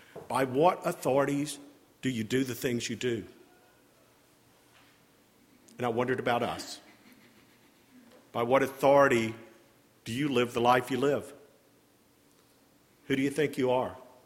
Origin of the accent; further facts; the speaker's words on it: Birmingham, Alabama, United States; I grew up in Birmingham, Alabama.